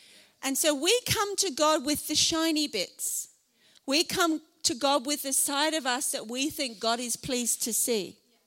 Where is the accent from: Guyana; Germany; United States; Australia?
Australia; I'm an Aussie girl who loves the beach.